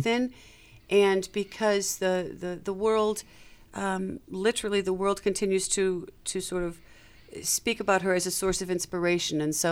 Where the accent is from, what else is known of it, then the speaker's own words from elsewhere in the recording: Chicago, Illinois, United States; if I were to think of when I was young growing up in Chicago, I went to go see the Nutcracker Suite each